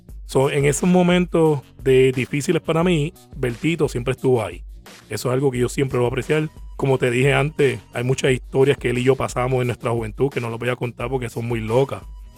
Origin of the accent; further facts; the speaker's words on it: Puerto Rico; now in United States; Ese hombre me recibió en su casa cuando yo me mudé de Puerto Rico a Estados Unidos.